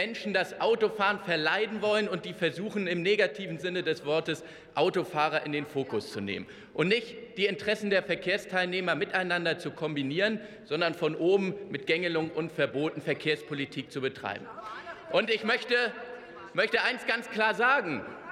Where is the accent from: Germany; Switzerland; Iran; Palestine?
Germany; Hamburg; in meiner Heimatstadt Hamburg, ich wohne auch relativ zentral